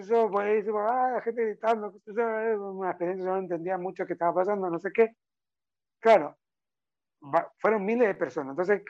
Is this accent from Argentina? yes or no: yes; Corrientes, Argentina; Hola, no sé qué, soy de Corrientes